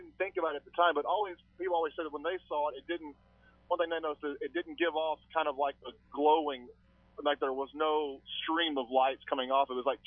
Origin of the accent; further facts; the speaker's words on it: Arkansas, United States; I'm from Arkansas originally, and there is one in Arkansas